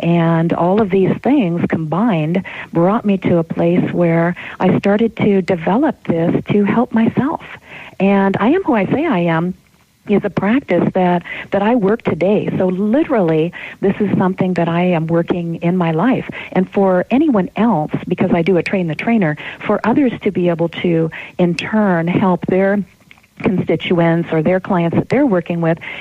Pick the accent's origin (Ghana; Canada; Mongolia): Canada; Well, I grew up in Canada, and because of moving 11 times